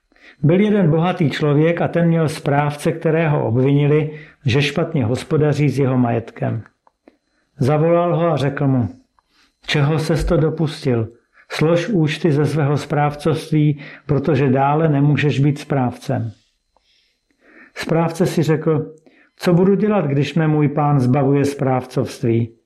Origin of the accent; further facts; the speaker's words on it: Havířov, Moravian-Silesian Region, Czechia; Vyrůstal jsem v Havířově v křesťanské rodině